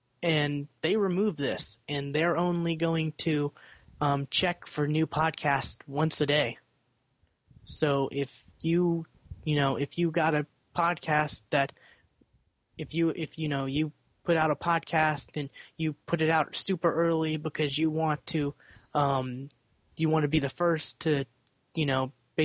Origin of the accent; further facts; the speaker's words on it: the South, United States; We're from the South, no.